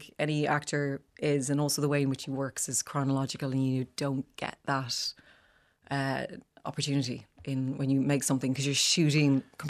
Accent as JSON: {"language": "English", "country": "Ireland", "said": "We shot through the summer, so being Irish, I was not ready for the heat."}